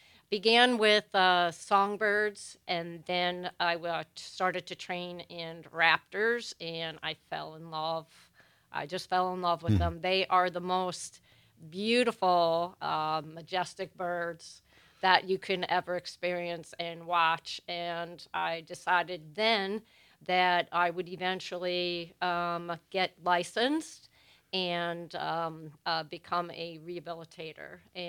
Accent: New Jersey, United States; now in Wisconsin, United States; I'm actually was born and raised in New Jersey.

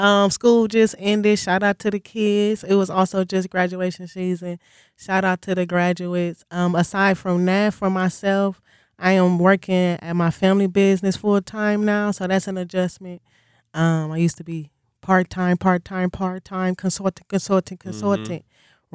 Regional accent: Milwaukee, Wisconsin, United States; owner and operator of Faux Walkie. I'm born and raised in Milwaukee

